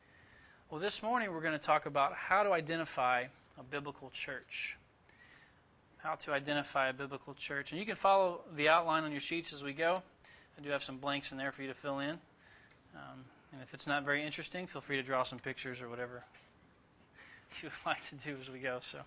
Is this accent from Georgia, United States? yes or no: no; Tennessee, United States; I originally put this material together for a small group of believers in my hometown in Northwest Tennessee.